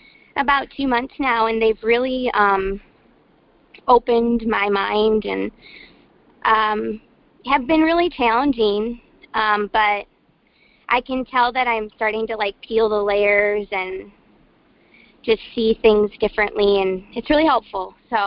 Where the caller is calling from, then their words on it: Ann Arbor, Michigan, United States; I'm from Ann Arbor, Michigan.